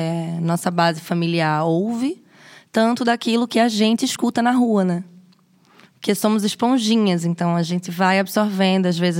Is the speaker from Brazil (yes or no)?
yes; Pernambuco, Brazil; now in Lisbon, Portugal; eu sou cantora e compositora, venho de Pernambuco, nordeste do Brasil. Eu trabalho aqui com as minhas músicas autorais em Lisboa há 5 anos, que foi quando eu cheguei em 2019.